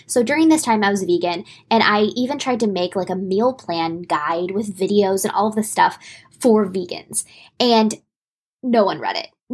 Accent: Indiana, United States; also born or lived in Florida; I grew up some in Indiana. I grew up some in Florida, but my family was all in Indianapolis.

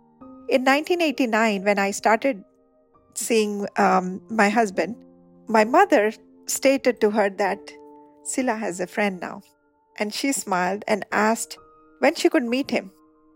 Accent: Charbatia, Odisha, India; Since we came from Charbatia, these are all my pleasant memories of childhood.

